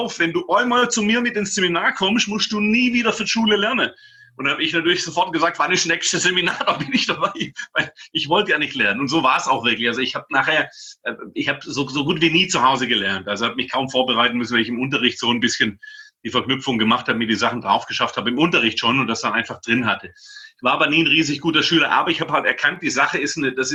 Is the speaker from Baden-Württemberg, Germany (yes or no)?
yes; Baden-Württemberg, Germany; born there; ich bin ja im Schwabeländle geboren.